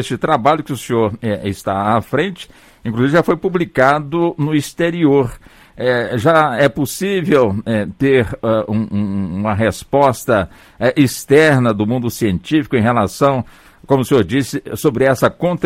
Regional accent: Brazil; como brasileiro, me sinto realmente orgulhoso da equipe

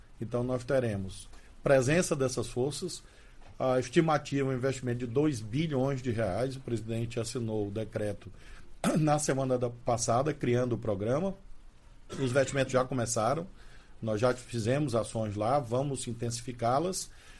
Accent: Maranhão, Brazil; born there; porque eu sou amazônida, minha família é do estado do Amazonas, da cidade de Taquatiara, e nasci no Maranhão, que também faz parte da Amazônia Legal.

